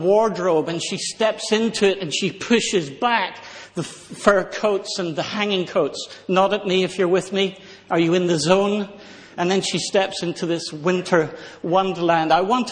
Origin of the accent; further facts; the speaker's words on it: Northern Ireland, United Kingdom; I'm a Northern Irishman. I'm very proud of C.S. Lewis.